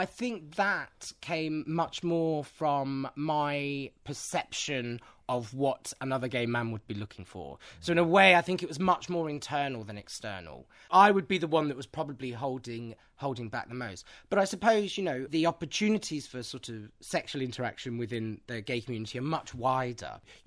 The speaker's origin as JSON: {"language": "English", "region": "England", "country": "United Kingdom", "tie": "born or raised there", "said": "I grew up in the Midlands, and sort of my dad's quite northern."}